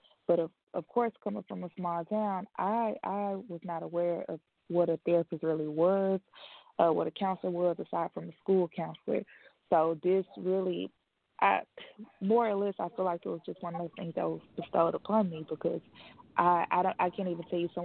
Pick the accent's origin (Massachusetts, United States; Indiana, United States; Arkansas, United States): Arkansas, United States; Helena; Arkansas. So I'm from the Arkansas Delta.